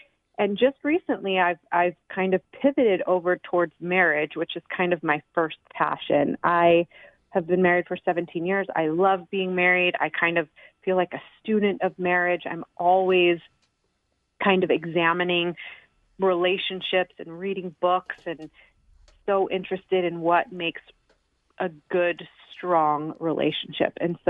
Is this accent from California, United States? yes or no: no; Dallas, Texas, United States; I was raised in Dallas, Texas, by in a Jewish family. So my family is Jewish all the way back on either side for as long as I've been able to find.